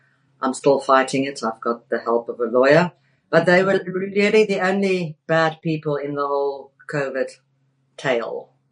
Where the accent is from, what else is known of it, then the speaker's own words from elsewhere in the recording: South Africa; It's my fantastic accent, I guess. no, we've got African art. We've got a rhino, and the rhino's got one of Faf de Klerk's onobroekies on her bum, with a South African flag.